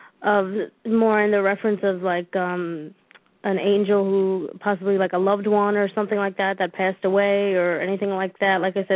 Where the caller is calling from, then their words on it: New Paltz, New York, United States; New Paltz, New York.